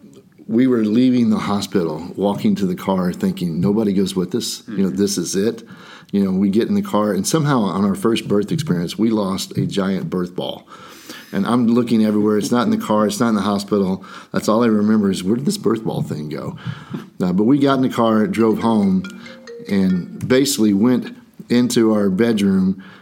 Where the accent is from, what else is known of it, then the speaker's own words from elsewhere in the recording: Oklahoma, United States; And I remember she's from Florida, so I'm from Oklahoma.